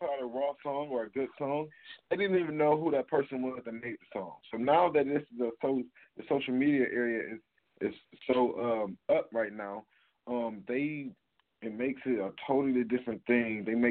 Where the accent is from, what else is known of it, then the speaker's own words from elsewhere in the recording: Cleveland, Ohio, United States; Yeah, I am from Cleveland, Ohio. Once again, I don't know if we told them or not, but that's where I'm definitely from.